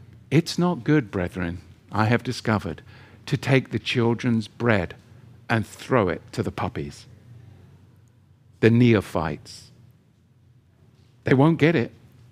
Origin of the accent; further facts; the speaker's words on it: England, United Kingdom; because I'm English and I'm salty and I'm like Marmite.